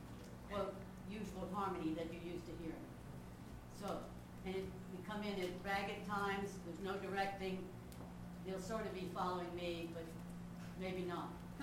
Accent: Virginia, United States; I grew up in Southern Virginia in the from the old Primitive Baptist Church that came to this country from Scotland.

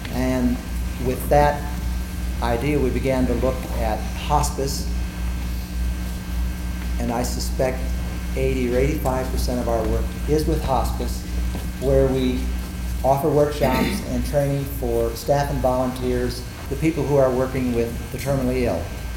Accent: Chicago, Illinois, United States; Growing up in Chicago and spending time in New York and Washington, somehow I never was exposed to that.

